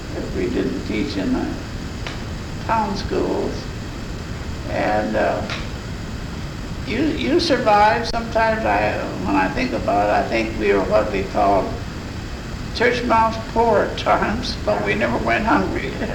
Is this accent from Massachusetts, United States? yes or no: no; Preston, Minnesota, United States; born there; I was born in Preston, Minnesota, which is 150 miles south of St. Paul, Minneapolis.